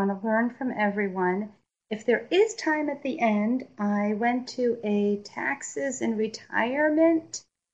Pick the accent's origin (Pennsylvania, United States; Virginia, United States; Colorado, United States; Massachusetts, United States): Massachusetts, United States; I'm from Central Mass.